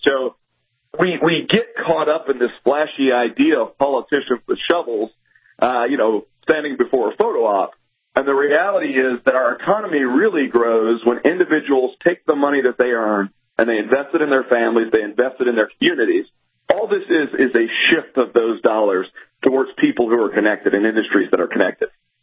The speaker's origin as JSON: {"language": "English", "region": "Mississippi", "country": "United States", "tie": "born or raised there", "said": "But like in my home state of Mississippi, to your point, like every other state, they've engaged in this sort of race to the bottom mentality"}